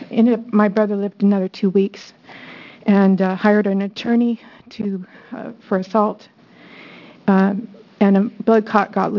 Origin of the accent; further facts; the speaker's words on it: Arizona, United States; We grew up in Arizona